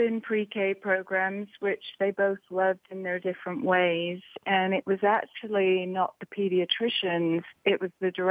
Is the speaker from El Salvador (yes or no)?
no; United Kingdom; accent: English; I mean, I'm sure you can hear that I'm British, so...